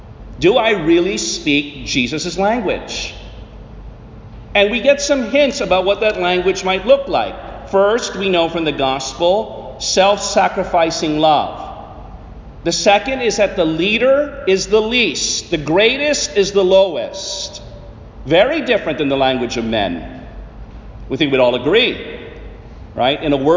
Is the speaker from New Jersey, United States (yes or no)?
no; Arlington, Virginia, United States; It's interesting, I told you that I come from the Arlington, Virginia area.